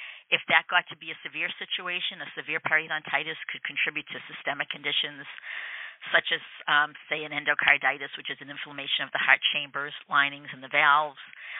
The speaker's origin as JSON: {"language": "English", "town": "Saugus", "region": "Massachusetts", "country": "United States", "tie": "born or raised there", "said": "Well, I'm a local girl. I grew up in Saugus, Mass. Saugus High School graduate, and my family still lives there. It's just a nice small town to grow up in."}